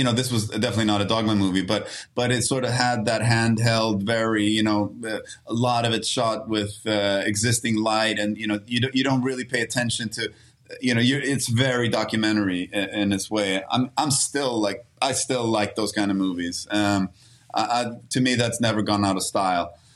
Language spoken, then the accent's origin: English; Stockholm, Stockholm County, Sweden; growing up in Sweden. And like I grew up on the south side of Stockholm, which was, you know, somewhat working class when I grew up, but it wasn't like, you know, in the suburbs, like in the Swedish hoods